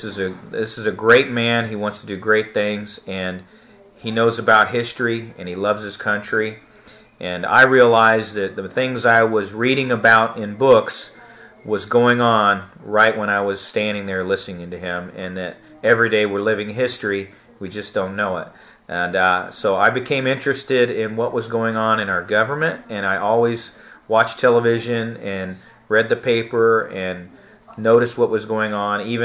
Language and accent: English; Liberty, United States; Well, I've been in Liberty since I was in the second grade, and Liberty's changed a lot in that time, but it's always been a great place to live.